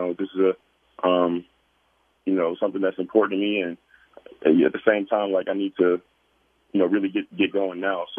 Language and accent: English; Chicago, Illinois, United States; I mean, I was in and out of Chicago, you know, this is my hometown.